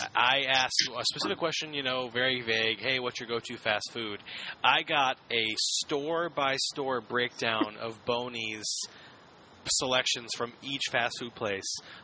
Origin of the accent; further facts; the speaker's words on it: Michigan, United States; I'm from Michigan. I don't call it pop.